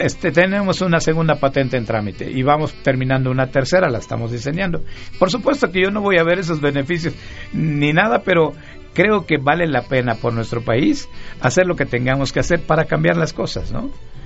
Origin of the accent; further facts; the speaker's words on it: Yucatán, Mexico; yo ya tengo mis 69 años de edad, bien vividos, pero me acuerdo que allá en mi pueblo, en Yucatán, encendíamos las velas